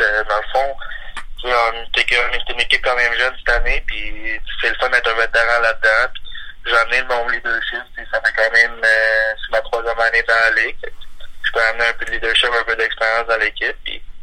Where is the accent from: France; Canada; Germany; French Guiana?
Canada; Montreal, Quebec; Je viens de Montréal, fait que j'ai grandi un partisan des Canadiens.